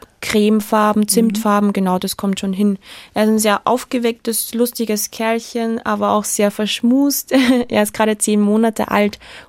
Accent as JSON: {"language": "German", "country": "Austria", "said": "Es ist als Europäer, als Österreicherin"}